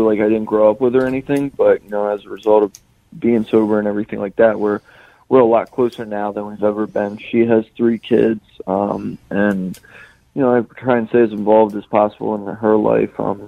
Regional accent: Lancaster, Pennsylvania, United States; also born or lived in Pittsburgh; So I was originally born in Pittsburgh, Pennsylvania. Shortly, like I would say like a year and a half old and 2 years old, I moved to Lancaster, Pennsylvania, and that's where I grew up

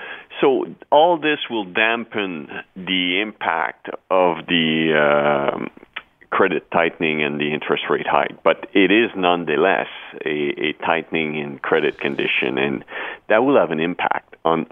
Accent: Sainte-Foy, Quebec, Canada; also born or lived in Sept-Îles; No, I grew up in Sainte-Foy.

